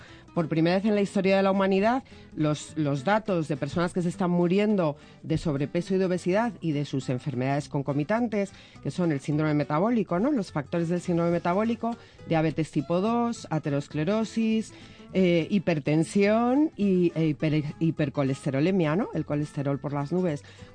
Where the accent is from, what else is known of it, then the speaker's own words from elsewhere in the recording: Madrid, Community of Madrid, Spain; Con la H muda. Que soy española.